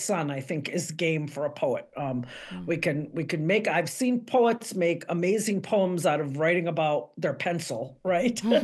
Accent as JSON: {"language": "English", "town": "Milwaukee", "region": "Wisconsin", "country": "United States", "tie": "born or raised there", "said": "I grew up in Milwaukee as a Mexican-American woman, and so some of them touch on that."}